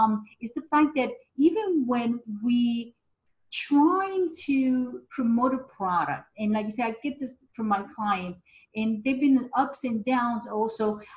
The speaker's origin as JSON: {"language": "English", "town": "New York City", "region": "New York", "country": "United States", "tie": "born there", "said": "I was born here in the States too, in Big Apple. So as a proud American, I'm proud of you making products here in the U.S."}